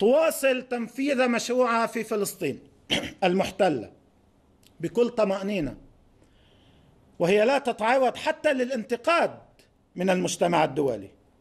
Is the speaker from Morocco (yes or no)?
no; Lebanon; ونحن نواجه كلبنانيين وكشعوب منطقة